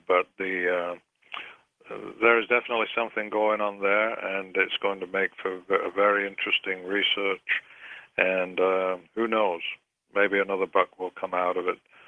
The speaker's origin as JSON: {"language": "English", "town": "Manchester", "region": "North West England", "country": "United Kingdom", "said": "my ancestry is Irish. My grandparents were from Ireland, and I'm from Manchester, England."}